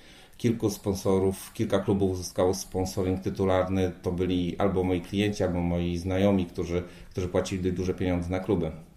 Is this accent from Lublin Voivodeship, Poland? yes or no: no; Leszno, Greater Poland Voivodeship, Poland; ja pochodzę z Leszna.